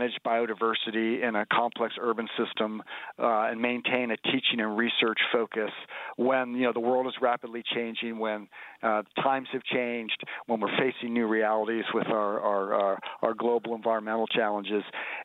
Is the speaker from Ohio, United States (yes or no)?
yes; Ohio, United States; But I went to University of Michigan as an undergrad, and I'm from Ohio.